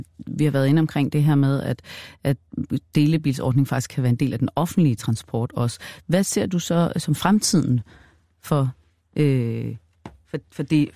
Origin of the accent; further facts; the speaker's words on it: Vejle, Region of Southern Denmark, Denmark; jeg ved da også fra min hjemegn i Vejle, der hvor jeg voksede op